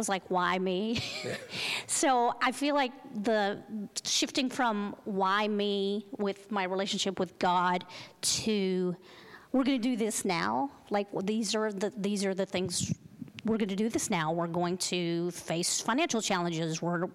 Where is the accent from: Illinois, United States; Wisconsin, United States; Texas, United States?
Texas, United States; now in Los Angeles, United States; And to say, oh, I'm a proud Christian and I'm a Texan, that can scare people here in LA, you know.